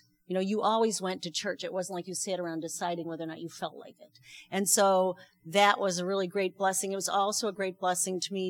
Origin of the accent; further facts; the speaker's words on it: Chicago, Illinois, United States; born there; my life before Christ. I was born in 1960 in Chicago.